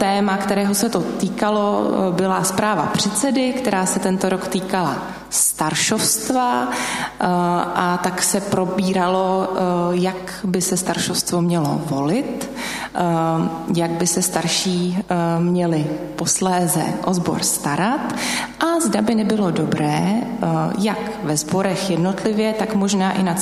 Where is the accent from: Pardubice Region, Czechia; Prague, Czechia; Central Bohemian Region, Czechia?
Prague, Czechia; což si myslím, jako Pražáci umíme